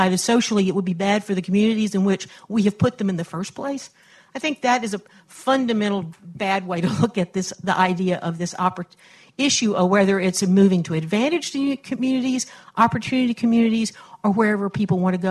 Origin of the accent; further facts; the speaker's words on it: Dallas, Texas, United States; from Dallas.